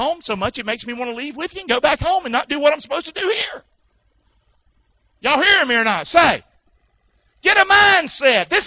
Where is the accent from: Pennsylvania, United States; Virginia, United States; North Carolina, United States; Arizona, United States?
North Carolina, United States; Rockingham; now in Englewood, United States; I'm a pilgrim, guys. I'm from Rockingham. I'm in a strange land down here in Englewood, Florida. Got sand in my shoes now. Are you kidding me? I come from the sticks.